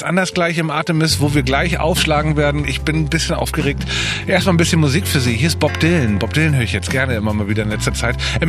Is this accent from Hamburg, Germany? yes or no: yes; Hamburg, Germany; ich komme aus Hamburg. In Hamburg sagt man Puff.